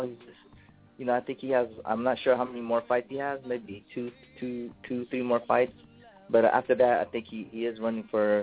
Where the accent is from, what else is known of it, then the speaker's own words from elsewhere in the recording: Philippines; now in United States; I'm Filipino, but I'm here in America, right? So I'm Filipino American.